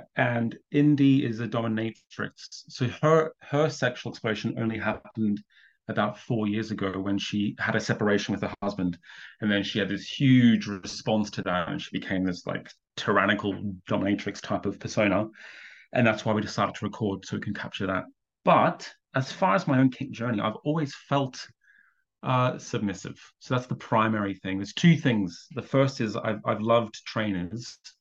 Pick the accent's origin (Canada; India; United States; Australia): Australia; now in London, United Kingdom; I'm also Australian originally. So she's in Sydney, I'm in London.